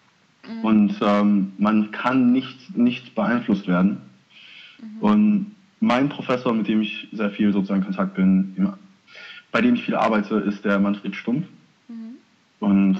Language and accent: German; Haiti; German is a second language; now in Germany; Ich komme ursprünglich aus Haiti. Bin seit 2005 in Deutschland und studiere inzwischen an der HfG in Offenbach.